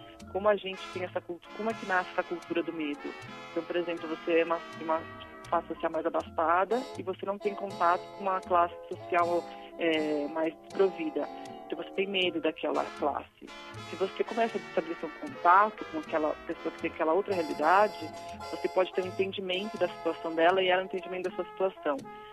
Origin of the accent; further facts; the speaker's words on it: Brazil; É engraçado, a gente como brasileiro, né?